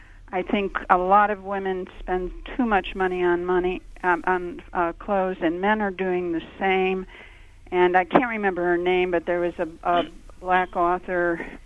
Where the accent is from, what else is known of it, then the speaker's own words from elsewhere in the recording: Chicago, Illinois, United States; Growing up in Chicago, I loved Marshall Fields, and you'd have lunch.